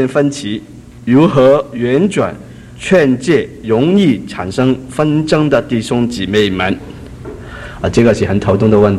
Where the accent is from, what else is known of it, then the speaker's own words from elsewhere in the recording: Hong Kong; moved away; 我们从香港来的就觉得你家里煮的怎么样就不够我们餐馆煮的好